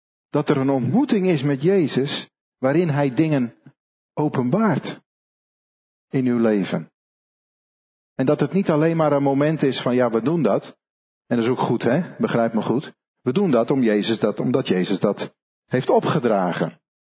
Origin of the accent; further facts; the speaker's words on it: Holland, Netherlands; Ik ook hoor. Ik ben gewoon Hollander.